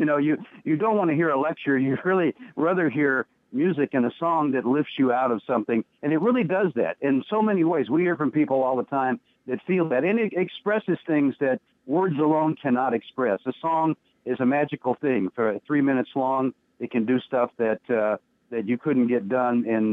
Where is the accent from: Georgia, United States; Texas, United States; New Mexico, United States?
Texas, United States; Dallas; They went to Austin, Texas, and I grew up in Dallas.